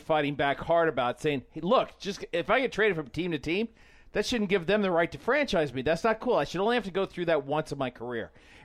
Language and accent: English; California, United States; Okay, I only played with light-skinned people because I grew up in South Orange County.